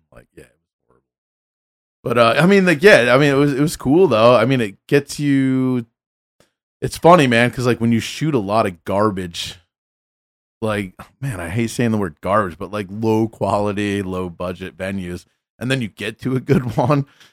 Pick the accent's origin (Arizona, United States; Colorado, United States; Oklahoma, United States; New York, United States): New York, United States; I'm from New York.